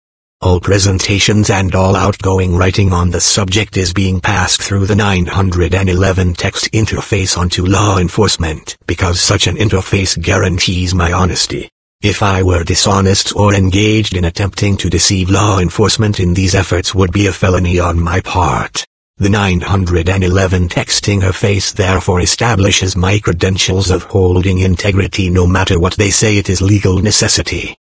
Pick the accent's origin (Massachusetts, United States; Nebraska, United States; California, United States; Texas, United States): California, United States; San Bernardino; my return back to my hometown of San Bernardino